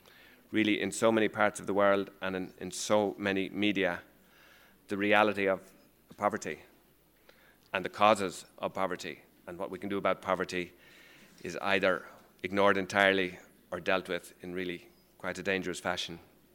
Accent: Dublin, Leinster, Ireland; I come from Dublin in Ireland.

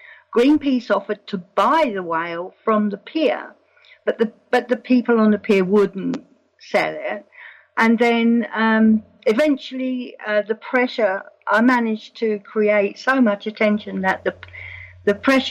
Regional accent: London, United Kingdom; because I was born in London. And immediately at the back of my house was a bomb crater, and that's where I played when I was a child.

